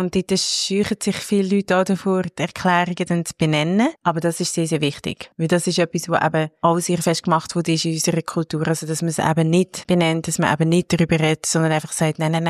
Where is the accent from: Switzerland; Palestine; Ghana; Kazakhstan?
Switzerland; Willisau, Lucerne; ich komme aus Willisau